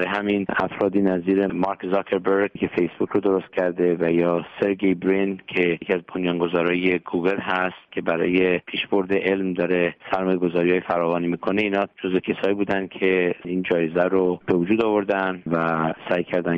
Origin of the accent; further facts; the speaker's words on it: Iran; moved away as an adult; now in United States; من در ایران متولد شدم در یک خانواده با 2 برادر دیگه. دبیرستان البرز تحصیل کردم، بعد از دبیرستان به آمریکا اومدم برای ادامه تحصیل و از اون موقع بعد اینجا مقیم هستم.